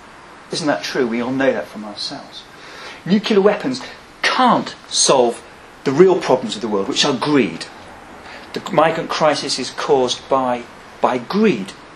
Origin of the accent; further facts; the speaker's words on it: Scunthorpe, Yorkshire and the Humber, United Kingdom; I'm from Scunthorpe, so you tend to think there.